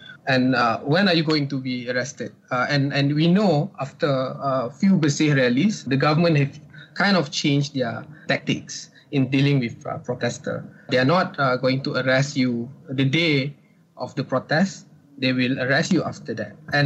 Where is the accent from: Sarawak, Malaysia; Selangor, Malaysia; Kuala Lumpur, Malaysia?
Selangor, Malaysia; Balakong; I grew up in Balakong, in a middle low income family. My parents are both from Perak, and they moved to KL and then to Balakong, looking for a better opportunity.